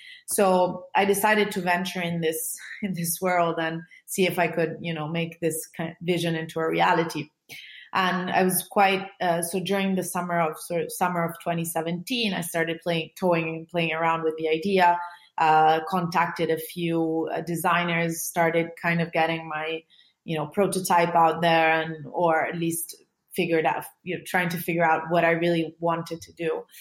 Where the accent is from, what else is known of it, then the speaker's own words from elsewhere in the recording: Italy; now in United Kingdom; So I moved to the UK from Italy about 8 years ago. And during that move, after that move, I was essentially left without a therapist because my therapist was back in Italy.